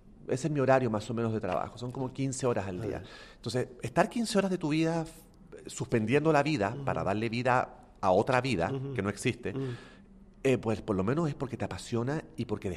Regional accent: Chile; moved away as an adult; he sido extranjero la mayor parte de mi vida. O sea, yo me fui de Chile a los 20, tengo 42. He vivido más con un pasaporte en la mano que sin uno.

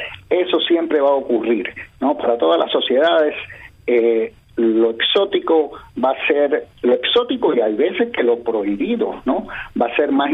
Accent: Cuba; now in United States; Cuando salí de Cuba, salí un poco desfasado con mi generación. Mi generación fue la generación de los 80

